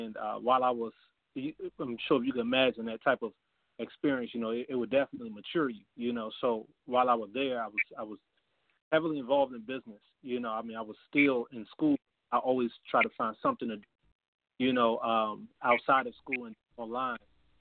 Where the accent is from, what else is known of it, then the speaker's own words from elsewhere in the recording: Washington, District of Columbia, United States; So essentially, you know, I was born and raised in Southeast D.C., born in 1992, so I'm 27 years old.